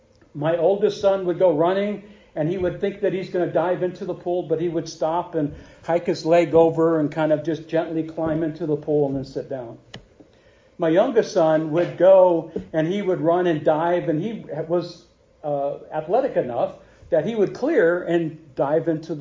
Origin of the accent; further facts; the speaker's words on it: St. Louis, Missouri, United States; I was not a fit for that congregation. I grew up in St. Louis. This was a small town.